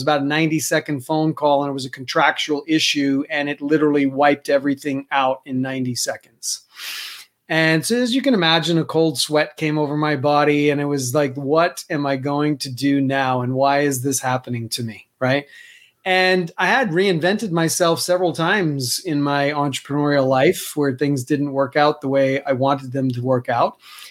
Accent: New York City, New York, United States; moved away; I grew up in New York City, moved to Colorado for the skiing, went to school out there, raised a family

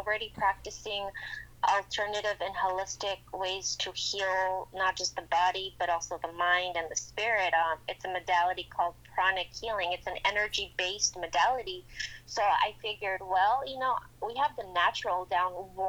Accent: San Francisco de Asís, Jalisco, Mexico; I was born in Mexico, in a very small town in Los Altos de Jalisco, un pueblito llamado San Francisco de Asís.

